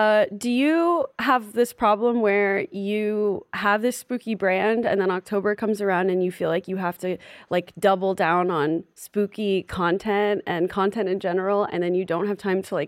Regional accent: Florida, United States; also born or lived in New York; So I was born in New York. Okay. I grew up in Florida

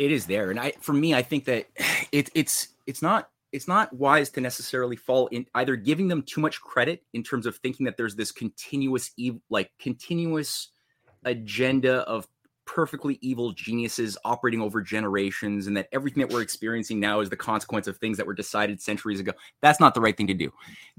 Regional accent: Canada; born there; I was in Canada. I was born in Canada.

